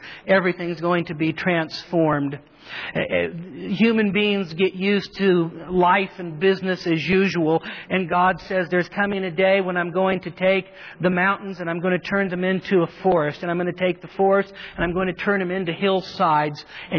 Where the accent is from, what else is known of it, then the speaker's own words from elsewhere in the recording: Marysville, California, United States; born there; I was born in Marysville, California.